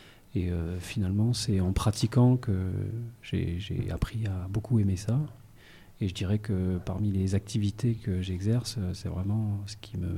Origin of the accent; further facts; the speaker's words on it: Digne, Provence-Alpes-Côte d'Azur, France; moved away as an adult; also born or lived in Bouches-du-Rhône; je suis parti de Digne pour faire ces études